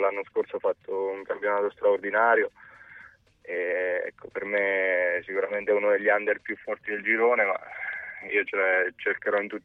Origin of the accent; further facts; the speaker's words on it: Fermo, Marche, Italy; io sono nato a Fermo, vivo a Fermo